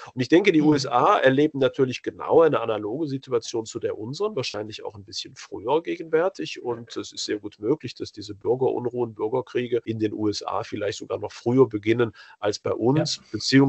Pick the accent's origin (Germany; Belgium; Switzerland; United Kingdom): Belgium; als Europäer, als europäischer Patriot, der ich bin. Ich betrachte mich erheblich eher noch als Belgier, als Europäer, denn als Belgier zum Beispiel, das ja meine Nationalität ist.